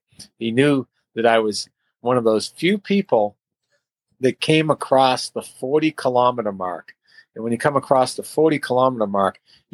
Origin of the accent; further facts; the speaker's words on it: Derry, Northern Ireland, United Kingdom; because I'm from Derry in Londonderry